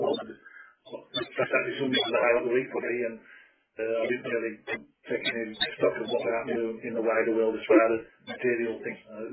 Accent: Wales, United Kingdom; From a teenager growing up in Wales

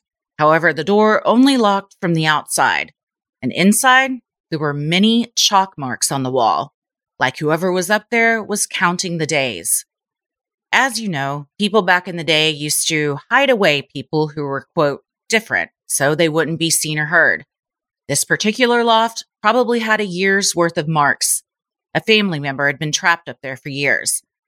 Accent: Appalachia, United States; Now, keep in mind, I am from the Appalachian Mountains, where it takes an hour to get to a grocery store, Walmart, any kind of fast food restaurant

